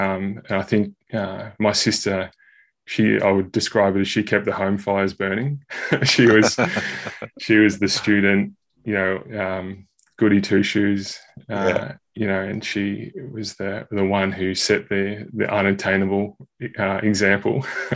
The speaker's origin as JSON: {"language": "English", "town": "Pascoe Vale", "region": "Victoria", "country": "Australia", "tie": "born or raised there", "said": "In a northwest of Melbourne, a suburb called Pasco Vale, affectionately known as Paco. It's the Australian way."}